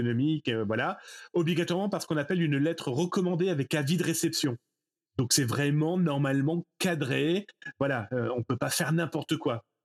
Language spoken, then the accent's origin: French; France; des articles de loi du Code du travail chez nous en France